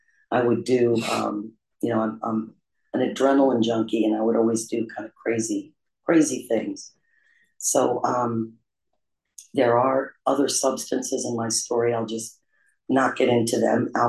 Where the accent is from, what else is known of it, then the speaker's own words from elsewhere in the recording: Middletown, New York, United States; also born or lived in Traverse City, Michigan; I was born in Traverse City, Michigan. And when I was a baby, we moved to a town about an hour north of New York City called Middletown, New York.